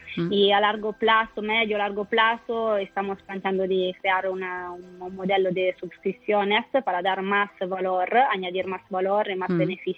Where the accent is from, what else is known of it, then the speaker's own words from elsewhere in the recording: Italy; Spanish is a second language; now in Barcelona, Spain; Trabajamos aquí en Barcelona. Yo soy italiana, como podéis notar